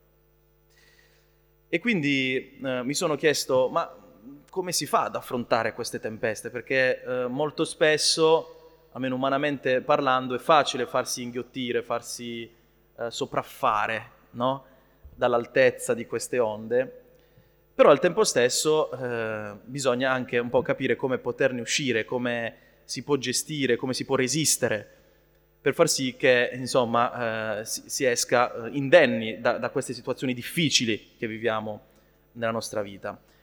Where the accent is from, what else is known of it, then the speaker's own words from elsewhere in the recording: Apulia, Italy; Io sono cresciuto in Puglia, come sapete, quindi vicino al mare